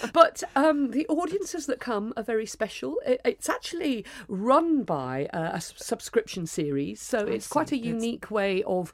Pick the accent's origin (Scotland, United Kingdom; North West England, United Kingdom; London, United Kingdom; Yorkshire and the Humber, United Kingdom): Yorkshire and the Humber, United Kingdom; from where I grew up in South Yorkshire.